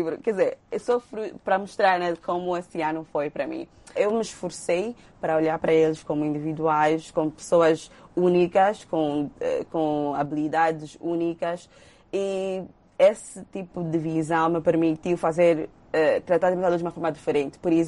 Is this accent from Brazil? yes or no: no; Angola; um bocadinho de mim enquanto angolana